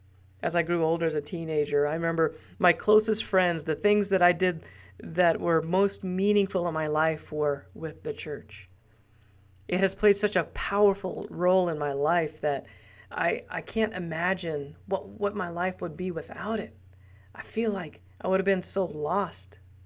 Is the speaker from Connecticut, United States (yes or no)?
no; Kansas City, Missouri, United States; also born or lived in Guyana; When I was young, I was only 5 years old, I moved from Guyana, small country in South America. And my family and I moved to the Kansas City area.